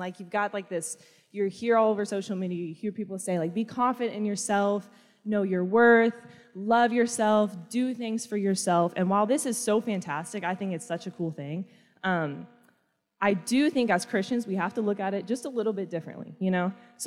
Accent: Kansas, United States; Yeah, like you said, I'm from Kansas also, and I love it. Contrary to popular belief, like, Kansas is actually pretty cool.

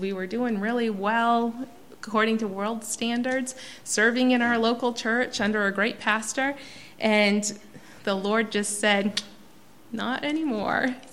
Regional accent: Maine, United States; So then 4 years ago, we moved to Northern Maine. We are from Midcoast, Maine originally, but 4 years ago we moved to Northern Maine

